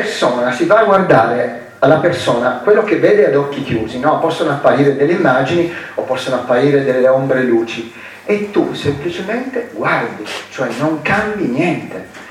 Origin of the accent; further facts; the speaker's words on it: Milan, Lombardy, Italy; io vengo da Milano